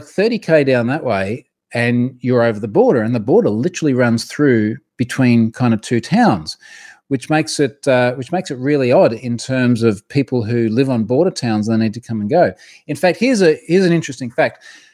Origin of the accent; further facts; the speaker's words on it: Queensland, Australia; my home state here in Queensland